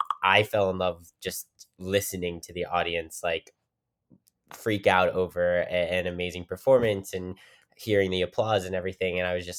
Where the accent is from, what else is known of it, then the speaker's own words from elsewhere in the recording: Weirton, West Virginia, United States; And this was in Pittsburgh, Pennsylvania, where I originally grew up, right outside. I'm from Weirton, West Virginia, but did all my theater in Pittsburgh, Pennsylvania with the Pittsburgh CLO.